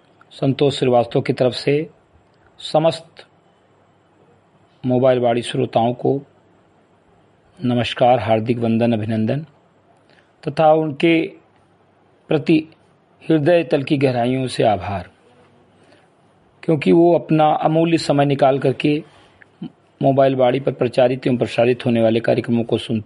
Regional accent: Simri Katai, Uttar Pradesh, India; ग्राम सभा सिमरी कटई विकासखंड मीनपुरवा जनपद बहराइच का मूल निवासी हूँ

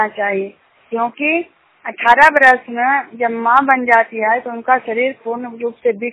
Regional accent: Junior, India; Junior गांव के रहने वाली हूँ और गिरसल प्रखंड का निवासी हूँ।

